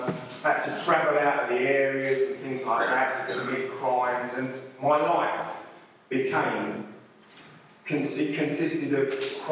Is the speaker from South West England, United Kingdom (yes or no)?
no; London, United Kingdom; I was brought up in South London. In fact, I was born in Tooting, St George's Hospital, which I think must be quite near here, as you drive through Mitchell. I was brought up in South London, and I'm an only child